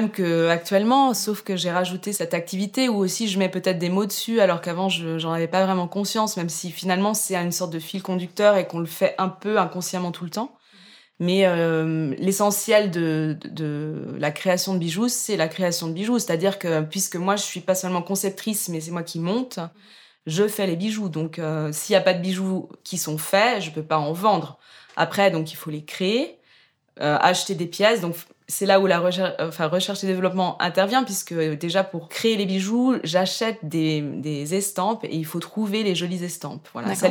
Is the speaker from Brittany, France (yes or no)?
yes; Brittany, France; moved away as an adult; now in Geneva, Switzerland; Alors, j'habite à Genève depuis 16 ans à peu près. Je suis bretonne d'origine, mais donc maintenant je suis devenue suisse. Je suis venue à Genève pour faire des études de musique